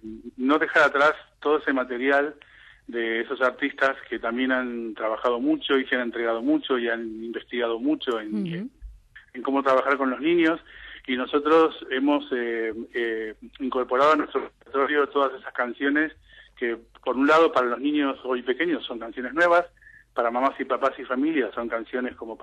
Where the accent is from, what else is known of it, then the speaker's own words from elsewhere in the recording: Argentina; born there; en Argentina, que es donde yo nací.